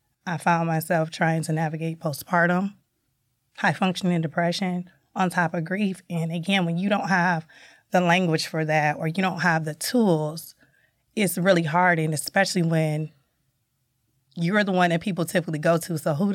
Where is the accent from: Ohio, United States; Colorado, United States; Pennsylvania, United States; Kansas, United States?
Ohio, United States; Toledo; So I am from Toledo, Ohio, born and raised. I am a first-generation grad.